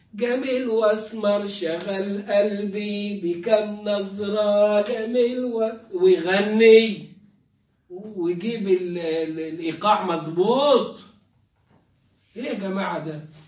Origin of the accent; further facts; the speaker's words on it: Egypt; كان عندنا في مصر سفير الامريكي، نفاجأ انه أنا كل شويه راح يحضر مولد، ده مولد البدوي، ده مولد الحسين.